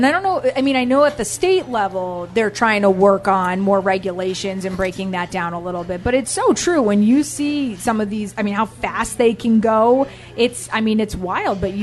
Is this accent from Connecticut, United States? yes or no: yes; Fairfield, Connecticut, United States; Yeah, I mean, and so growing up in Fairfield in the 90s, there are certain parts of, I think, the town where you just need that enforcement.